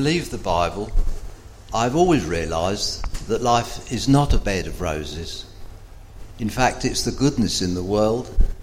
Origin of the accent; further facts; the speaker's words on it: Wallington, London, United Kingdom; I was born in the London Blitz in Wallington, so I'm fairly homegrown. In, into a committed Christian family, and I was the oldest of five boys and a girl.